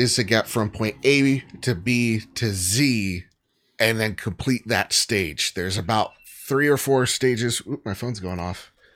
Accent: United States; I'm so American.

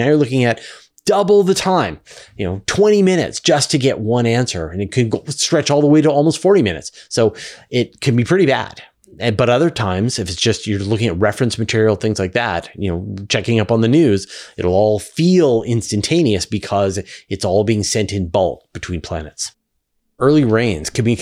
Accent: Canada; I'm Canadian

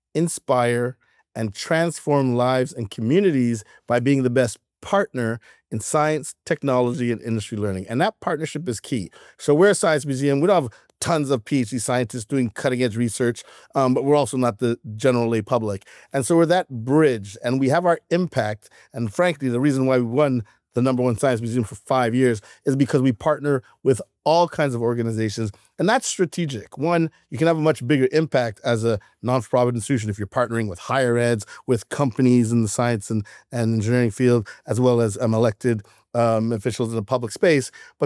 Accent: Montreal, Quebec, Canada; I'm a card-carrying Canuck. Grew up dans la belle province, in the province of Quebec, in the city of Montreal.

